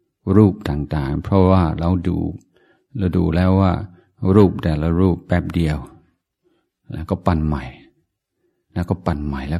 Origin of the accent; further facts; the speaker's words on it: Isan, Thailand; ผมเป็นคนอีสาน